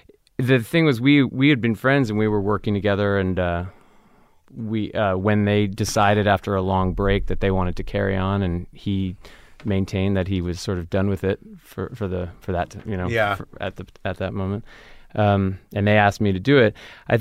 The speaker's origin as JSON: {"language": "English", "region": "California", "country": "United States", "tie": "born or raised there", "said": "Here, in the Valley."}